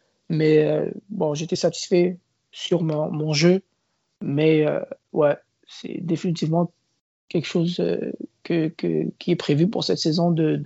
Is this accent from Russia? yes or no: no; Canada; Maintenant, ma réalité à moi, c'est que j'ai grandi au Canada.